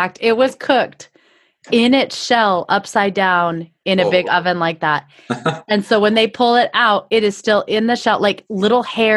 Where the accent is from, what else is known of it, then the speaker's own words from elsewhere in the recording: Idaho, United States; You know, growing up in Idaho, it was cold. There was snow.